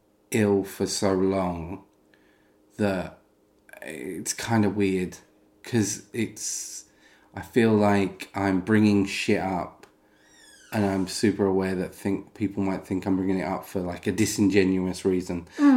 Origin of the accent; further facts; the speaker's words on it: United Kingdom; I don't look at the Union Jack and think, because I can see it, I'm more British, I'm more patriotic, you know?